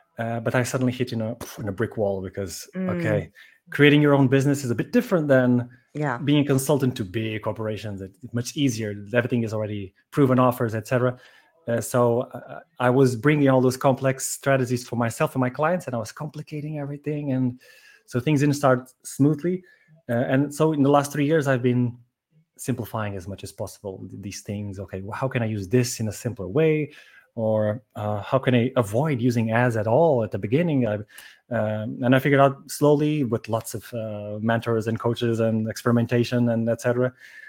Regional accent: Portugal; I was doing my master's degree in Manchester, the United Kingdom. I'm originally from Portugal, okay? But I went to Manchester to have this master's degree in strategic consumer marketing.

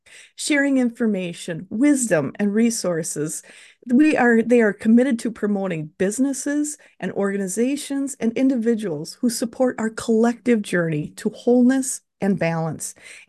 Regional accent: Midwest, United States; I am from the Midwest.

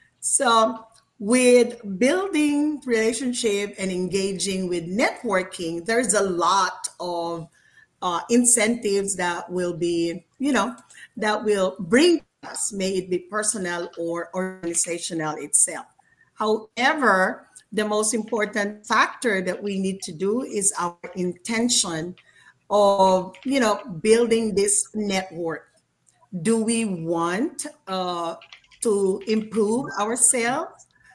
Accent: Philippines; English is a second language; as a Filipino, we are so social

